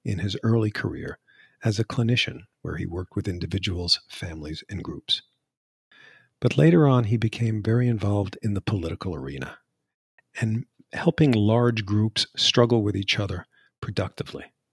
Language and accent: English; Northern Ireland, United Kingdom; the communal conflict where I was growing up in Northern Ireland